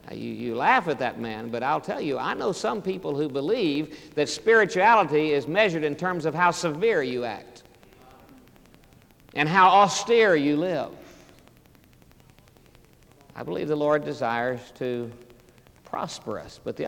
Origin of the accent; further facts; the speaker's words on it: Oklahoma, United States; I come from Oklahoma. Cowboys hate sheep.